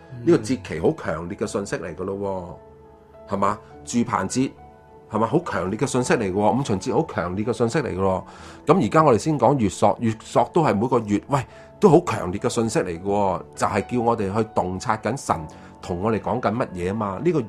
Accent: Hong Kong; 咁你我哋香港人或者中国人，我哋唔觉得系咩啫嘛？

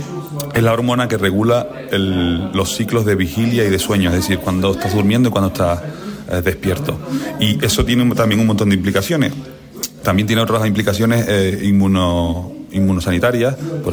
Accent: Buenavista del Norte, Canary Islands, Spain; Sí, yo soy de la isla de Tenerife, soy de Buenavista del Norte, un pueblo muy bonito. Y allí crecí

